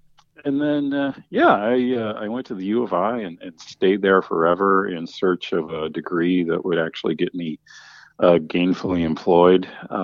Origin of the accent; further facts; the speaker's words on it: Springfield, Illinois, United States; I'm from Springfield, and my parents were taking me over to Champaign to see the first football game of the year.